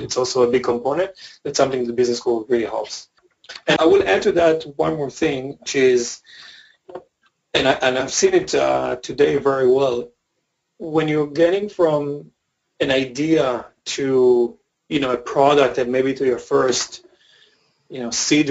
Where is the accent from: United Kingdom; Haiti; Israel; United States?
Israel; English is a second language; as much as I'm coming from Israel